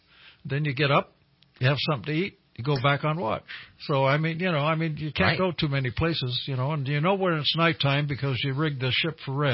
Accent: Mare Island, California, United States; born there; You know, I was born in Mare Island Naval Shipyard.

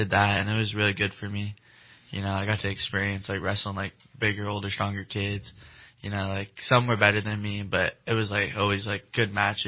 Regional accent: Anderson, United States; I transferred to Anderson, just, you know, my hometown, right where I live and stuff.

